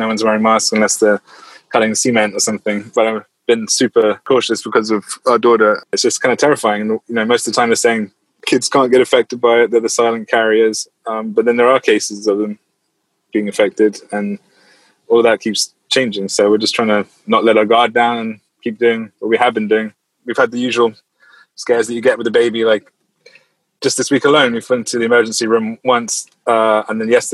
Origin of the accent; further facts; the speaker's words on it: London, United Kingdom; moved away as an adult; also born or lived in Lafayette / New Orleans; now in Destin, United States; I'm from London, England, but I've been living in the States since 2013. I originally moved to Lafayette, Louisiana, and then to New Orleans, and then to Destin, Florida, and then we moved back to New Orleans. Now we're back to Destin